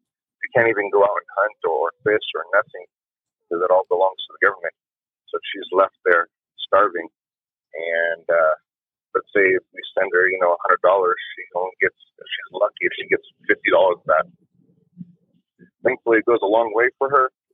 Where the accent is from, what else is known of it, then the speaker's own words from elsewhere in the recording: Fort Worth, Texas, United States; I'd like to remain anonymous, but I'm from Fort Worth, Texas, as well. I have family out in Cuba